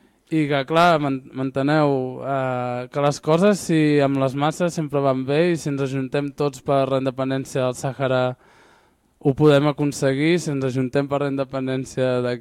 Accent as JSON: {"language": "Catalan", "town": "Berga", "region": "Catalonia", "country": "Spain", "tie": "born there", "said": "jo he estat de Gironella, vale, jo he nascut a Berga, o sigui que soc català com qui més, saps? I a part a Saharaui, llavors jo visc a Gironella"}